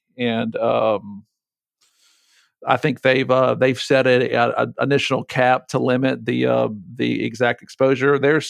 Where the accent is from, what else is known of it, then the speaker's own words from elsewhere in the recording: Alabama, United States; I came from a big accounting firm in Atlanta. I grew up here in Baldwin County.